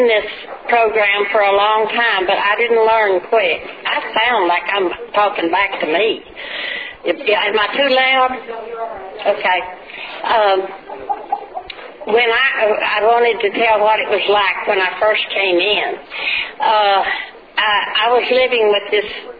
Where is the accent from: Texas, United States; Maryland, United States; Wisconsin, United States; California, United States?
Texas, United States; So all my friends decided that I needed to move to Texas, back to Texas, because I was raised in Texas. I needed to move back here